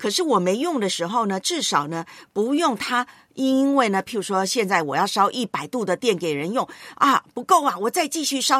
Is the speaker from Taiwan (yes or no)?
yes; Taiwan; 你知道我的老家台湾最近几次都是大停电。